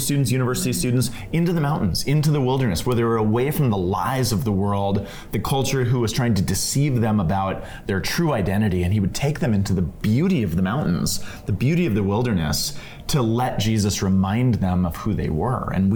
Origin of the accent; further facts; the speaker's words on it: Denver, Colorado, United States; I grew up in Denver, or outside of Denver, and he came when I was in middle school or junior high.